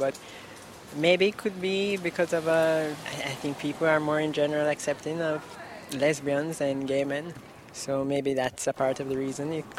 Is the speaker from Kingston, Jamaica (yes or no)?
yes; Kingston, Jamaica; I'm from Kingston, Jamaica. I am a senior at Pomona College studying economics.